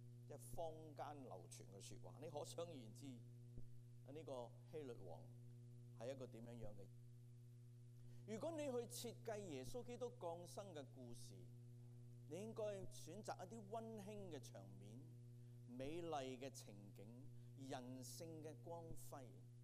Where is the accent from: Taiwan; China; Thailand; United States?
China; 即好像我们中国人说有杀错就怎样，没有放过。